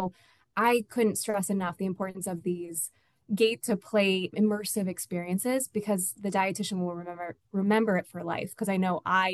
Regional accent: Iowa, United States; I will say, so as a registered dietitian, and I grew up in Iowa, I did my undergrad at Iowa State University, very heavy or like well-known ag school.

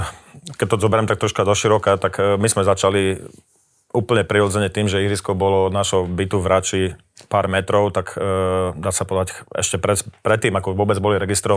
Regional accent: Gelnica, Košice Region, Slovakia; now in Bratislava, Slovakia; už je to množstvo rokov, čo sme spoločne v Bratislave, ale ako si povedal, ja som rodák z Galnice, z východného Slovenska

